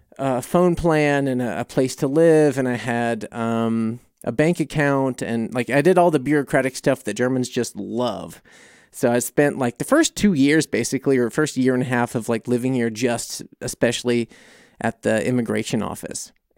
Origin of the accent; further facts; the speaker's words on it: New Orleans, Louisiana, United States; also born or lived in Mississippi; Born in Mississippi, you know, I tell people I'm from New Orleans because that was where I spent a lot of my time. And I went to school there.